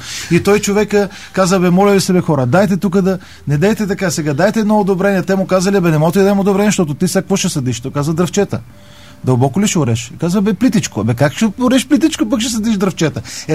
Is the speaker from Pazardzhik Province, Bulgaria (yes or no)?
yes; Bratsigovo, Pazardzhik Province, Bulgaria; Аз съм от Брацигово. Това е, да, това е близо до Пазарджик. 20 км от Пазарджик. Да, в подножието на Родопите.